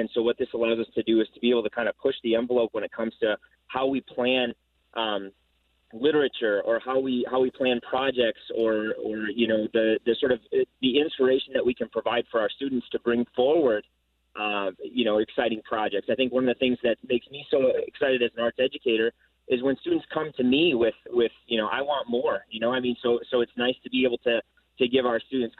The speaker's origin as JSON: {"language": "English", "town": "Lake Mills", "region": "Wisconsin", "country": "United States", "tie": "born or raised there", "said": "when I moved up to Lake Mills, which is my hometown, actually, I'm teaching in my hometown."}